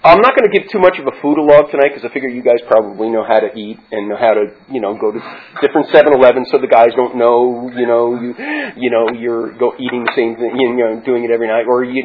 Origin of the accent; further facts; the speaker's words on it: Connecticut, United States; moved away; I came from Connecticut, and I moved out here about 15 years ago.